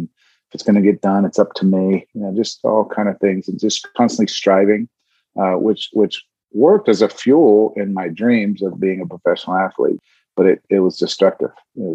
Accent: Miami, Florida, United States; also born or lived in Pittsburgh, United States; And by the time I was 5, my dad walked out the door. And we moved from Pittsburgh, Pennsylvania, down to Miami

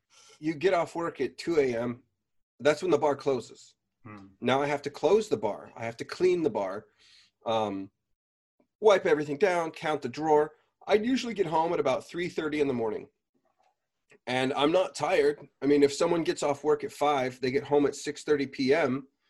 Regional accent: United States; as you know, I am American, I didn't read about the advanced course.

